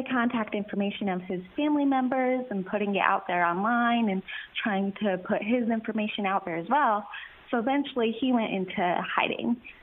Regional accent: Parker, Colorado, United States; Yeah, so I grew up in Parker, Colorado, and then I went to school for journalism at the University of Colorado in Boulder.

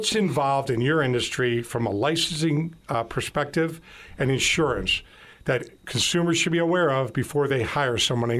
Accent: New Jersey, United States; I'm from New Jersey. I speak a lot of languages.

